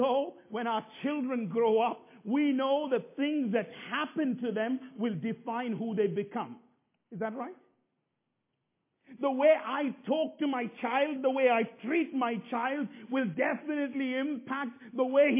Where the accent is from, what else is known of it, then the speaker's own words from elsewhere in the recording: India; now in United Kingdom; Let me tell you, I grew up in India.